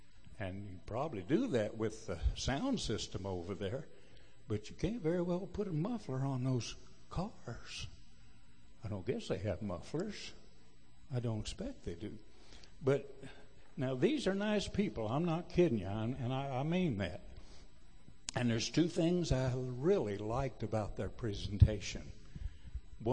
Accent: Missouri, United States; show me. I'm from Missouri.

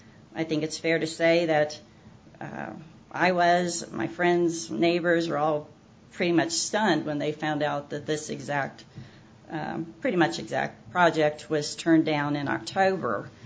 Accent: Branson, Missouri, United States; born there; I was born in Branson.

